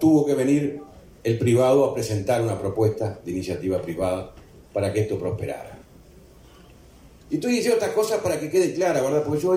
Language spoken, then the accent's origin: Spanish; Uruguay; como uruguayos y como gobernantes